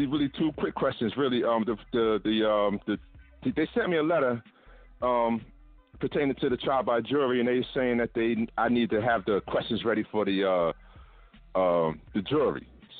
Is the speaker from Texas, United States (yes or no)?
no; New Jersey, United States; I'm from Jersey.